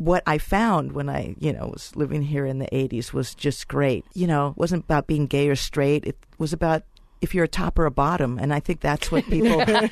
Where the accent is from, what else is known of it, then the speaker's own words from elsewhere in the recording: New York, United States; now in San Francisco, United States; I grew up in New York, but I left New York by the request of New Yorkers because I was too slow. I was creating a bottleneck. So I live in Noe Valley now.